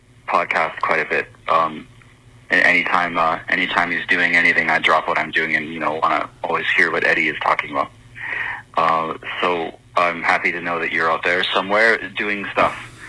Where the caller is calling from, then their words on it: Toronto, Ontario, Canada; I'm calling from Toronto, Canada, and, weed is going to be legal in my country